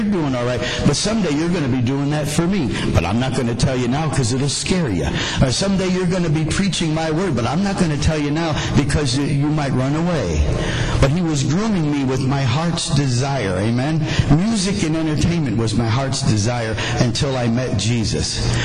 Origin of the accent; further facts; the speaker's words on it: Nashville, Tennessee, United States; We're from Nashville, Tennessee.